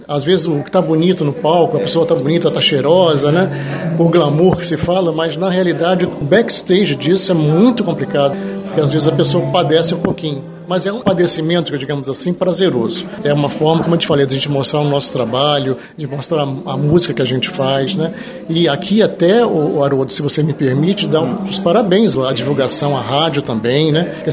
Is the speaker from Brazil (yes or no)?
yes; Três Rios, Rio de Janeiro, Brazil; born there; Eu sou nascido em Três Rios, é no interior do estado do Rio. Nós estamos muito mais para Minas do que para Rio. Tanto é que eles falam que eu não chio, né? O carioca tem mania de chiar, né?